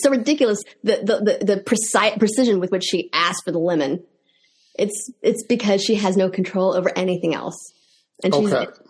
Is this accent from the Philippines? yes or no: no; Texas, United States; now in Nashville, United States; Well, I am originally from Texas, and I live in Nashville.